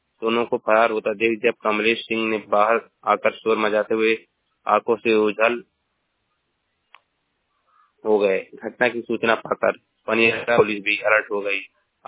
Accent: Maharajganj, Uttar Pradesh, India; मैं जिला महाराजगंज का निवासी हूँ।

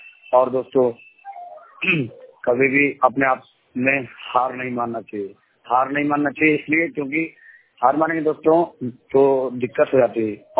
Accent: Paraspur, Uttar Pradesh, India; और मैं class 7th में पढ़ता हूँ और मेरा जिला गाजीपुर है, ग्राम पारासपुर, पोस्ट हरमनपुर, ब्लॉक बारा चावल, तहसील मोहम्मदाबाद से बात कर रहा हूँ।

